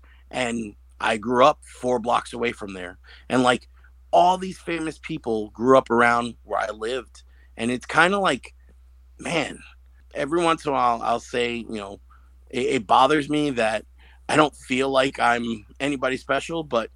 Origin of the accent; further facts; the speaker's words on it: Brooklyn, New York, United States; because I grew up in Bay Ridge. And I remember seeing, because we're Bay Ridge right next to Bensonhurst